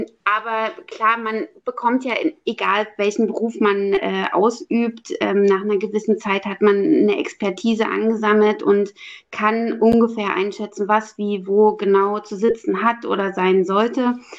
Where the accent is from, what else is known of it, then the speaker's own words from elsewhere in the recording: Halle, Saxony-Anhalt, Germany; ich habe eine Ausbildung zur Modegestalterin gemacht, mhm, in meiner Heimatstadt in Halle-Saale.